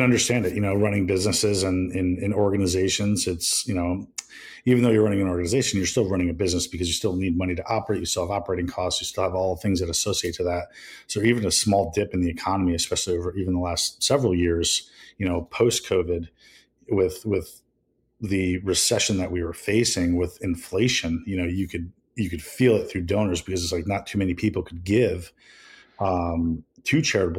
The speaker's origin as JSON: {"language": "English", "town": "Schenectady", "region": "New York", "country": "United States", "tie": "born or raised there", "also_born_or_lived": "Minneapolis", "said": "So I was born actually in Minneapolis, Minnesota. And as far as that goes, we moved back to New York where my family was from."}